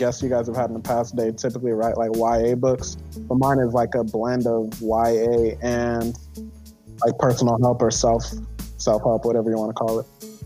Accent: Riverside, California, United States; also born or lived in Inglewood; I was born in Inglewood, California. If anyone out there is familiar with Inglewood, California, it's a really dangerous place with like a lot of gun violence, things of that nature. So I grew up there for about 3 years and then I moved out to a place called Riverside, California.

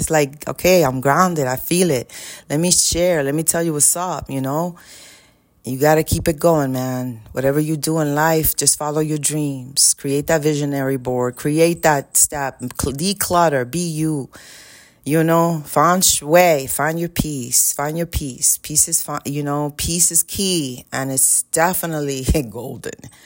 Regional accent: New York City, New York, United States; I grew up in Washington Heights. It was a hot mess.

